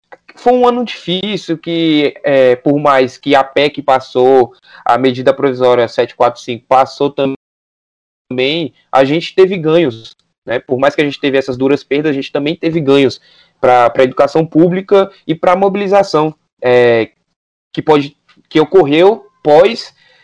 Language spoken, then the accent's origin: Portuguese; Federal District, Brazil; sou aqui do Distrito Federal